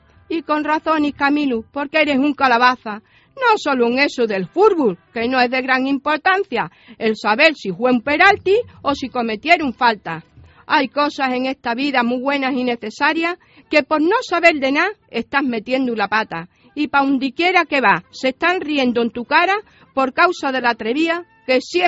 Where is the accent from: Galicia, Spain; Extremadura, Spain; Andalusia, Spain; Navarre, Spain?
Extremadura, Spain; moved away; mi padre Extremadura lo llevaba muy dentro. Y eso me lo transmitió a mí. Yo soy muy, muy extremeña. He estado 36 años fuera, pero siempre, siempre echa mucho de menos a mi tierra y a mi gente.